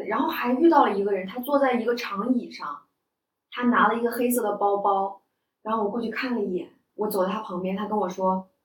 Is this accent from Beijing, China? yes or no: yes; Beijing, China; 我说我不是成都的，他说你是哪个城市的，我说这么厉害，我说北京的